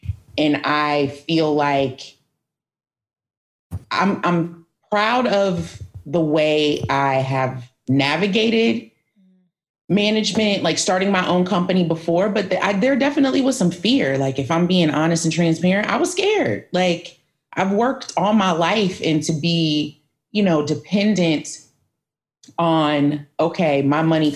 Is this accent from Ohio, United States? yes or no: yes; Canton, Ohio, United States; I'm from a small town. I'm from Canton, Ohio.